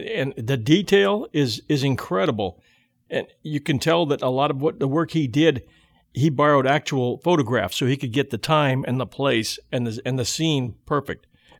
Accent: Pasadena, California, United States; I grew up in Pasadena

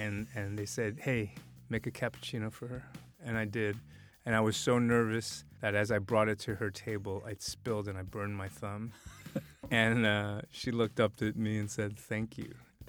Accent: Brooklyn, New York, United States; also born or lived in Korea; All my formative years were sort of growing up in Brooklyn.

